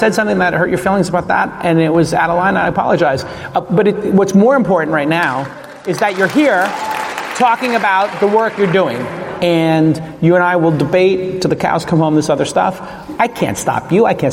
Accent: Brooklyn, New York, United States; I'm from Brooklyn.

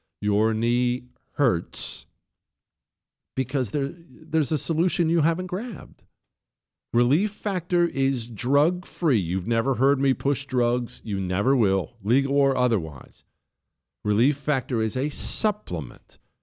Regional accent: United States; I'm thrilled because I'm an American.

